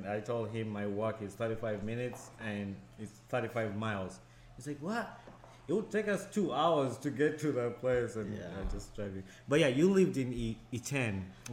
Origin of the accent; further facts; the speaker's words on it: Uganda; So Benjamin and I came from Uganda and coming to visit in Kenya.